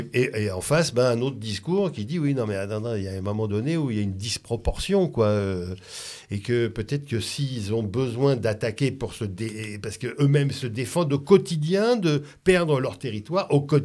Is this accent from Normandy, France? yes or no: no; Paris, Île-de-France, France; born there; je suis né à Paris, dans le 10e. Je suis né dans le Faubourg Saint-Denis, juste à côté, quand même, hein, rue des Petites Écuries. Donc, non, je suis né... Juif. Alors, je suis né français.